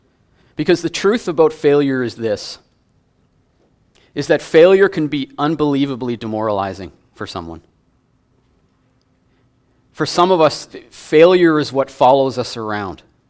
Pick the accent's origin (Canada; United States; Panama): Canada; St. Albert, Alberta; also born or lived in Valley View / Lloydminster; I grew up in St. Albert, and I've lived in Valley View and Lloydminster, and now here, a lot of small communities.